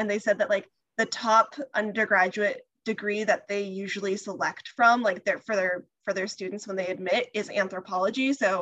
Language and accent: English; California, United States; literally everybody is going to know I'm from California.